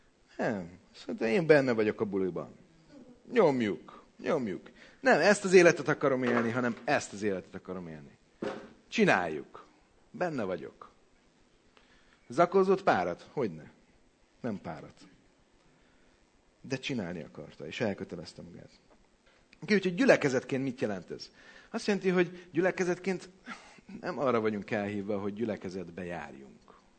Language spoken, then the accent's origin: Hungarian; Hungary; Büszke voltam, hogy magyar vagyok.